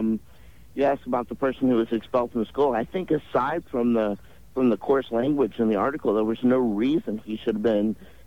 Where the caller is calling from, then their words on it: St. Louis, Missouri, United States; Calling from St. Louis.